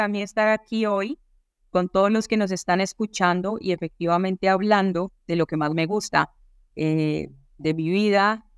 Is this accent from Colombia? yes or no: yes; Colombia; first language Spanish; el español, pues como buena colombiana lo aprendí de nacimiento, pero el inglés también. Yo empecé a hablar inglés desde que tengo casi que uso de razón